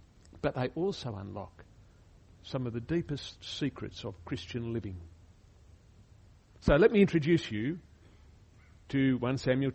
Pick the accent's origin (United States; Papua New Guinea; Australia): Papua New Guinea; one of the main blessings of growing up in Papua New Guinea was one that I didn't realise till much later, and it was the total absence of television.